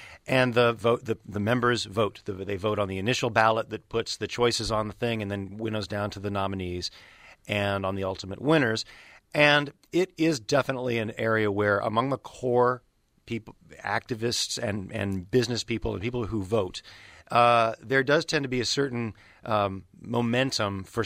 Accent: Durham, North Carolina, United States; now in Nashville, United States; And I'm from Durham, and I have never been more proud to be a North Carolinian. I live in Nashville since 96

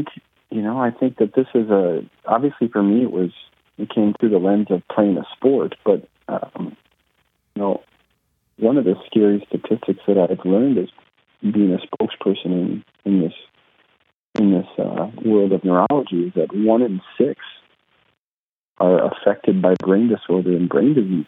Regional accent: Minneapolis, Minnesota, United States; They're all based in Minneapolis, my hometown.

